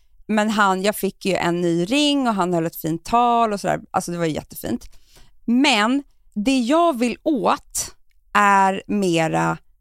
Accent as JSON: {"language": "Swedish", "country": "Sweden", "said": "det är väl den ultimata lyxen, men det är bara för att vi är svenskar."}